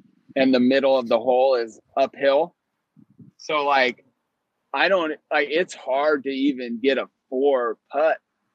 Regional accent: Oregon, United States; I'm from Oregon, I'm from the heart of the woods. I'm a woods golfer.

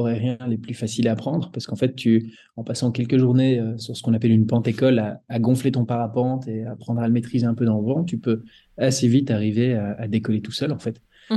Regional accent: Belgium; je suis belge

